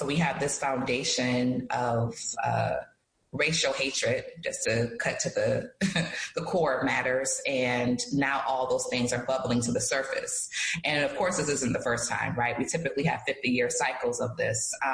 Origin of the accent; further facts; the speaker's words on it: Rochester, New York, United States; Because I'm from Rochester, New York, and we don't play around.